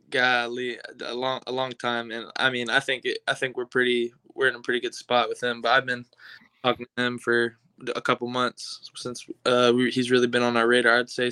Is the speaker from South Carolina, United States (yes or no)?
no; Florida, United States; So I grew up a Florida Gator fan. Okay. I'm originally from Florida. My family's Florida fans